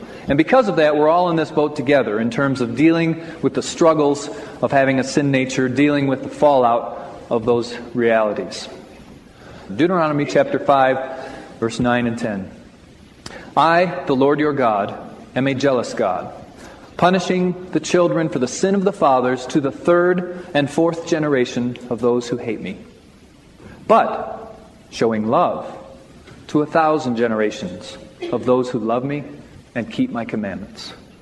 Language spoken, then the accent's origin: English; Midwest, United States; Tell you about myself briefly. I was raised in the Midwest, Christian family, seven children. I was the middle child.